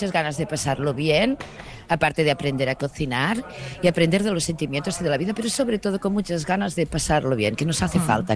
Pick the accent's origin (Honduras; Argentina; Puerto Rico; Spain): Spain; Catalonia; Soy catalana, conozco a la cubana desde hace muchos años, de ahí de Sitges.